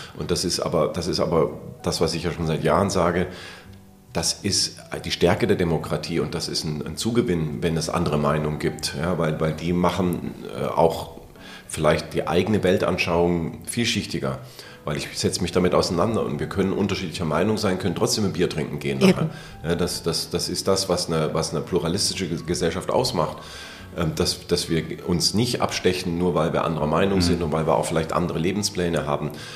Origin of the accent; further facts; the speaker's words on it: Baden-Württemberg, Germany; ich komme ja aus der Region und ich liebe diese Region